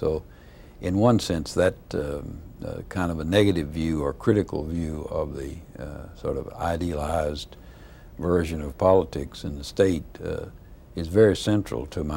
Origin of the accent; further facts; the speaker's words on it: the South, United States; As a Southerner